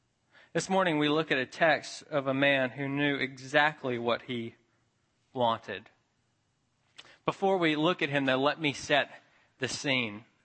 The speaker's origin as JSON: {"language": "English", "town": "Memphis", "region": "Tennessee", "country": "United States", "tie": "born or raised there", "said": "For me, growing up in Memphis, it was always reaching West Memphis, and a particular spot in West Memphis, which was across the river in Arkansas"}